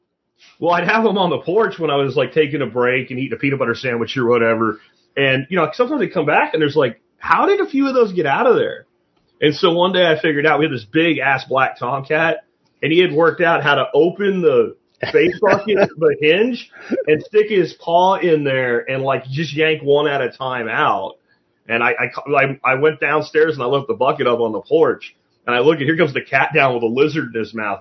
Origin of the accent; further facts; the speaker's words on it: Jacksonville, Florida, United States; growing up in Jacksonville, Florida, you know, as a young kid, you could not find a snake.